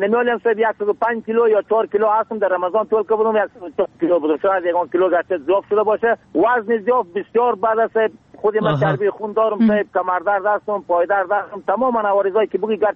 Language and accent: Persian; Bamyan, Afghanistan; از ولسوالی که احمد قریه یاجر، فعلا در قریه کاغور زندگی میکنم، ولایت ما بامیان.